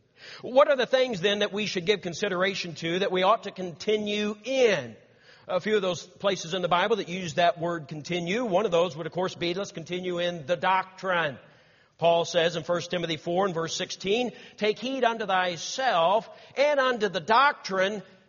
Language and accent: English; Missouri, United States; the first time I met Brother Joe and heard his testimony in the church in which I grew up in Missouri